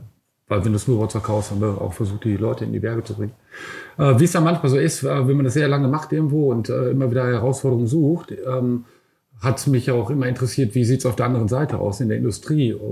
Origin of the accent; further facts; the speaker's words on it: Bochum, North Rhine-Westphalia, Germany; Und deswegen bin ich auch stolz drauf, wo ich herkomme. Und viele gute Menschen, Distribution, Verleger und so weiter kommen tatsächlich aus Bochum.